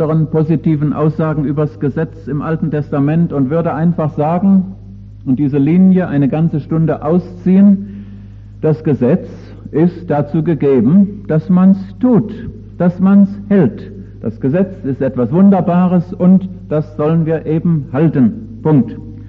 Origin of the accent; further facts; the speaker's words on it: North Rhine-Westphalia, Germany; ich komme aus dem Siegerland, aber ich kann sagen, ich fahre in das Siegerland jährlich etwa zweimal im Durchschnitt